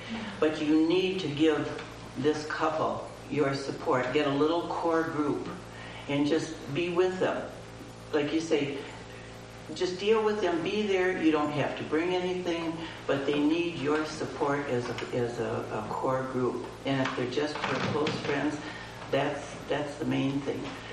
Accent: Rockford, Illinois, United States; from Rockford, Illinois.

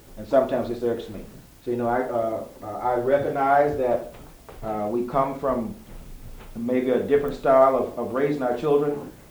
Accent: United States; born there; I'm an American, I was born here.

